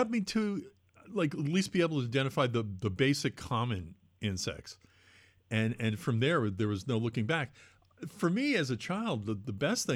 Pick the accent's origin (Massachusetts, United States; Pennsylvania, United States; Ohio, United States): Massachusetts, United States; Oh, okay. I grew up outside of Boston. It's not the same.